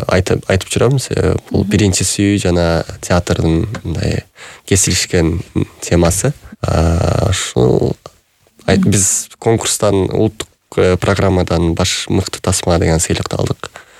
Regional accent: Osh Region, Kyrgyzstan; чоңойгом. Атам Алайдагы музыкалык драма театрынын көркөм жетекчиси жана биздин айылда Жошоолу айылдык айылында элдик театр негиздеген.

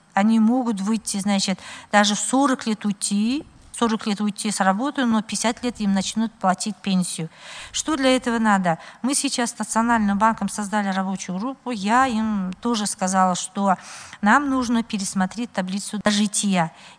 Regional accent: Kazakhstan; born there; Я же ведь родилась в Казахстане, живу в Казахстане.

